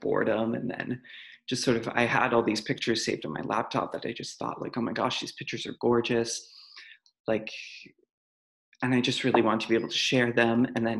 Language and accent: English; Canada; growing up in Canada, I was of course aware of the monarchy